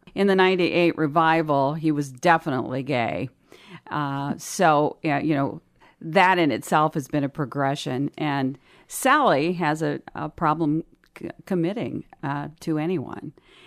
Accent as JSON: {"language": "English", "town": "Pueblo", "region": "Colorado", "country": "United States", "tie": "born or raised there", "said": "she was from my hometown in Pueblo, Colorado."}